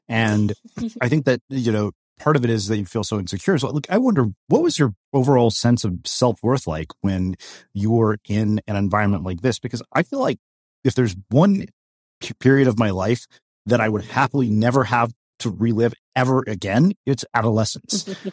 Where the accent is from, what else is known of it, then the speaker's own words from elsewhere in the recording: College Station, Texas, United States; And I said, "I grew up in College Station." He was like, "No way, that's where we're from."